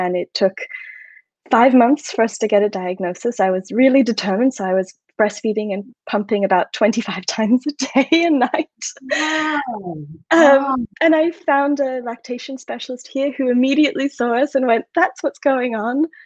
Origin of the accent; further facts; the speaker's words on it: Australia; I'm Australian, but I've lived most of my life away from home, Australia.